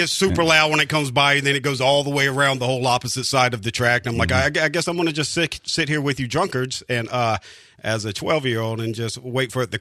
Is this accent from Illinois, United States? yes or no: no; Florence, South Carolina, United States; I'm from Florence, South Carolina originally. Right next to it is Darlington Raceway, right?